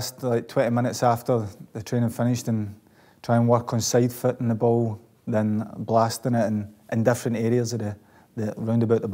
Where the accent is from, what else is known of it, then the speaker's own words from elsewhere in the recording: Glasgow, Scotland, United Kingdom; So me and Davey Matthews, I'm from Blanc, he's from Easterhouse.